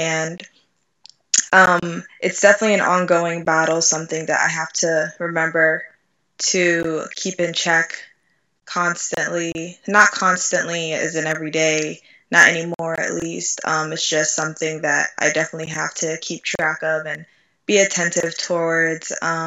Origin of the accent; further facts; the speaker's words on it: Nigeria; For those of you who don't know, I'm Nigerian. I didn't like being Nigerian.